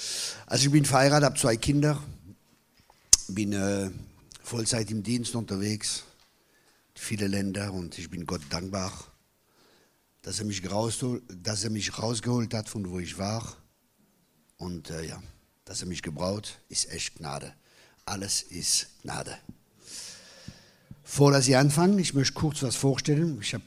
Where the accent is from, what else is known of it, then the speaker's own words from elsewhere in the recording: Grand Est, France; Ich komme aus dem Elsass, wo die schönsten Männer kommen, aus dem Elsass.